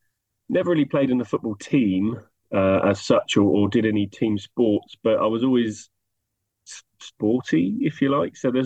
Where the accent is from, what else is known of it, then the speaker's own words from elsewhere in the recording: Newbury, South East England, United Kingdom; now in Thatcham, United Kingdom; I live in Newbury, down in the south of England. No, I don't live in Newbury. I come from Newbury. I live in Thatcham, down in the south of England.